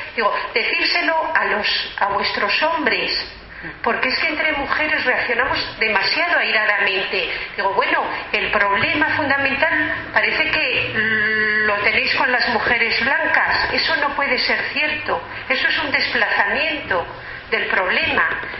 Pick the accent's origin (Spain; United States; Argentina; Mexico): Spain; en mi país, en España